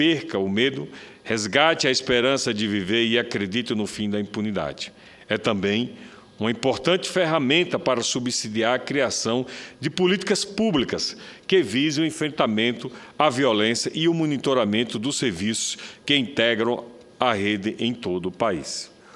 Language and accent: Portuguese; Itabaiana, Sergipe, Brazil; born there; 1 em Itabaiana, cidade em que nasci